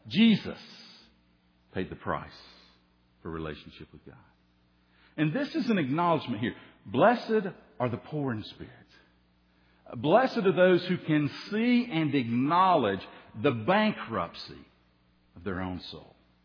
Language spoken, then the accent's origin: English; Tennessee, United States; accent: hillbilly; I'm from Tennessee. Oh, I knew I heard something there. You know, it's funny. I go home to Tennessee, and when I listen to people, I don't think I sound like them.